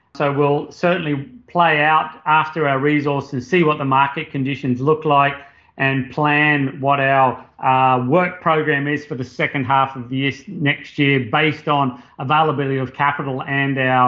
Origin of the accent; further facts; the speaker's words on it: Australia; accent: Australian; moved away as an adult; My background, my accent, you'll be able to pick that I'm Australian. I left Australia about 20 years ago after completing my PhD in geology and structure and tectonics.